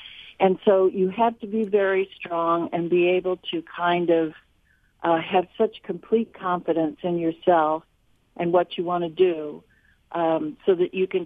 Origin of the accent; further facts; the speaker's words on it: St. Louis, Missouri, United States; now in New York, United States; And I have some of, my fondest memories at both schools and growing up in St. Louis. So I had a terrific time there and looked forward to going to New York to become an actress.